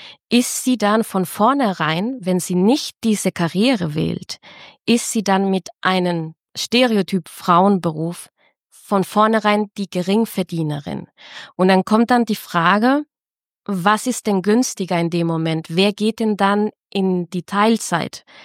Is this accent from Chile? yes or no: yes; Chile; Ich hatte eine ganz andere Prägung, gesellschaftlich und politisch. Ich komme aus Chile